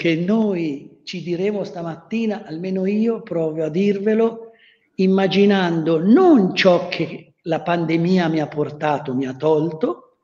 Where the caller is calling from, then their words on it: Solomeo, Umbria, Italy; Ti parlo dal mio paesino in Umbria, Solomeo, dove lavoriamo. Sì, questo è il nostro piccolo borgo.